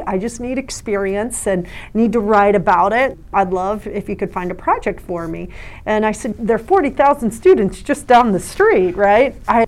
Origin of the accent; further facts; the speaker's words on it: Cincinnati, Ohio, United States; So I grew up in Cincinnati, matriculated over to Indiana. My undergrad is from Indiana University.